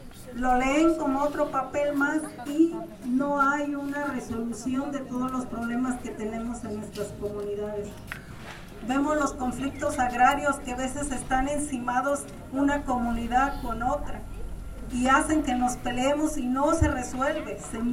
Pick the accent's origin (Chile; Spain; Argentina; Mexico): Mexico; yo digo que todos somos indígenas porque somos nacidos de México